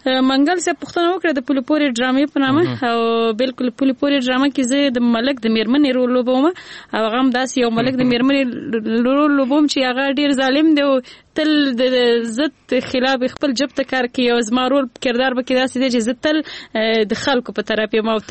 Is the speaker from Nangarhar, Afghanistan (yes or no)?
yes; Nangarhar, Afghanistan; نو زه اصل نه د ننګرهار ولایت یم